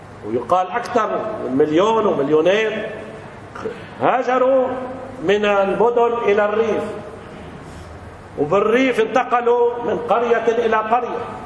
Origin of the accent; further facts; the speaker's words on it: Lebanon; كما حصل عندنا في لبنان بعد الحرب اللي سموها حرب أهلية